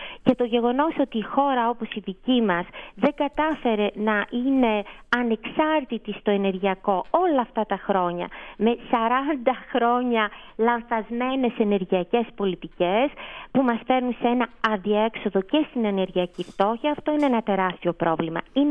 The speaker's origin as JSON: {"language": "Greek", "country": "Greece", "said": "κάτι στο οποίο εγώ το έβλεπα στη χώρα μου σαν Ελληνίδα εδώ και πάρα πολλά χρόνια"}